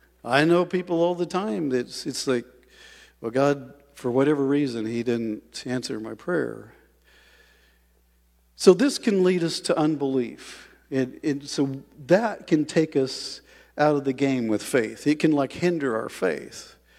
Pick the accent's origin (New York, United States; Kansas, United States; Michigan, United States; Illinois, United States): Kansas, United States; You know, I grew up training horses in Kansas.